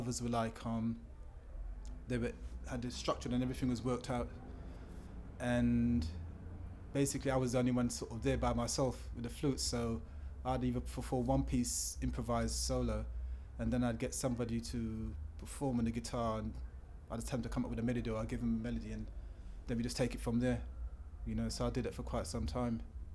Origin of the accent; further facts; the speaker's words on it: London, United Kingdom; also born or lived in Dortmund, Germany; I'm from London, so I currently reside in Dulwich. Originally from Kensal Rise.